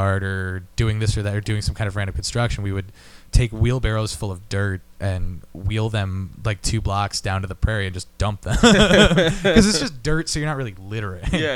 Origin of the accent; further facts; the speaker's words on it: Tinley Park, Illinois, United States; Yes, I grew up in Tinley Park. I lived in the same house in Tinley Park my whole life.